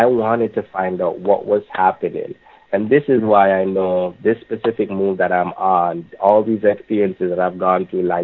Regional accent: Jamaica; Now, born and raised in Jamaica, what do you think I'm going to do with Gerald if a guy starts to dance with you? If me go to Jamaica right now

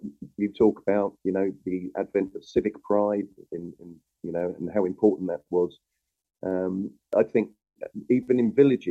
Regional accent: Guildford, South East England, United Kingdom; towns, such as my hometown of Guildford

